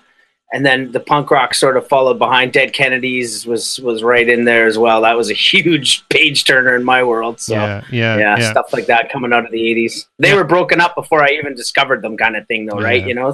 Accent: Vancouver, British Columbia, Canada; I grew up in Vancouver, and my parents have lived here for about 25 years.

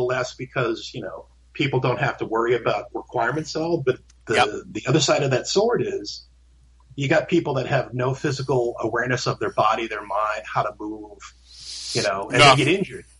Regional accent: Massachusetts, United States; I grew up in Massachusetts, you know, where your dad grew up, and we used to have to pass.

